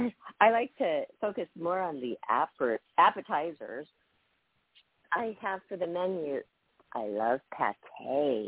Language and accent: English; Seattle, Washington, United States; You know, we're from Seattle. We like a lot of seafood.